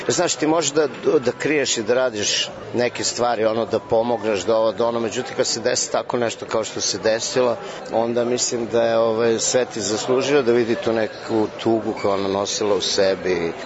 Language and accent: Serbian; Belgrade, Serbia; Pre svega da je ta fotografija nastala u Beogradu, u mom rodnom gradu.